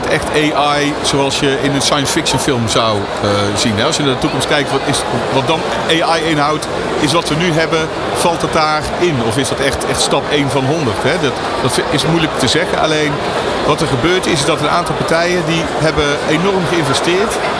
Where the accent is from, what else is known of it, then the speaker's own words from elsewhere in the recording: North Brabant, Netherlands; accent: Brabant; je hoort het aan mijn accent, wellicht Brabantse worstenbroodjes.